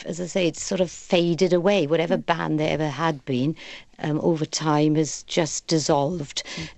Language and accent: English; Fishguard, Wales, United Kingdom; And I would imagine, as in my hometown in Fishguard, banned it